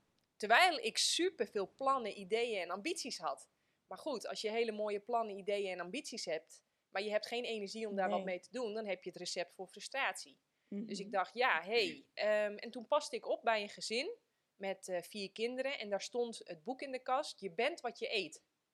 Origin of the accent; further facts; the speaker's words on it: Friesland, Netherlands; born there; Ik ben geboren in Friesland.